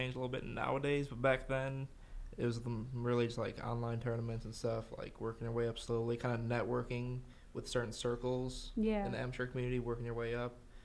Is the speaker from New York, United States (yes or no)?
no; Chicago, Illinois, United States; Born and raised in Chicago, so nothing new to me.